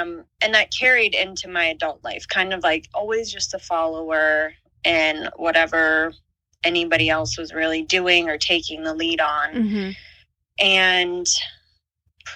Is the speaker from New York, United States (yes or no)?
no; West Virginia, United States; I grew up in West Virginia. I'm a 90s baby. I was born in the 80s, but grew up in the 90s.